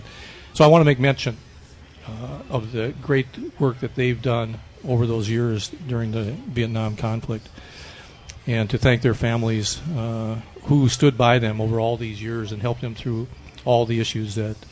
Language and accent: English; Jordan, Minnesota, United States; as a young man growing up in Jordan, Minnesota, was from the, as I told the veterans this morning, from TV